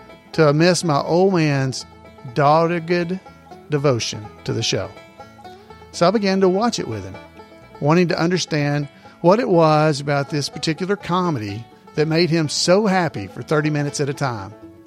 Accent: Deep South, United States; Yes, I grew up in the Deep South, much like the characters in Mayberry.

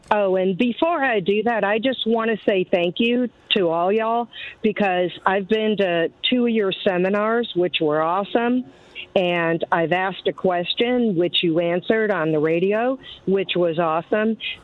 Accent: Ohio, United States; now in Florida, United States; I know that's not a popular thing down here in Florida, but so I was from Ohio.

